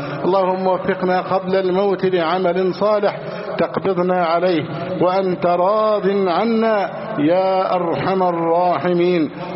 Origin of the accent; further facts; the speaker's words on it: Egypt; اللهم احفظ بلدنا مصر أمنا أمانا، سخاء رخاء